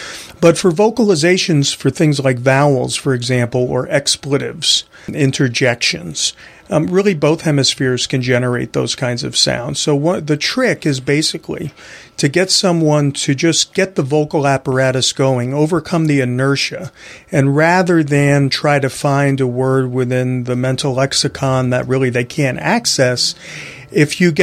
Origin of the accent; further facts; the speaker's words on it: Bronx, New York, United States; arrived when I was 7 and did the Ed Sullivan Show in my hometown. And like so many young people at that time, certainly teenagers around my block, were forming bands. … are from my neighborhood in the East Bronx.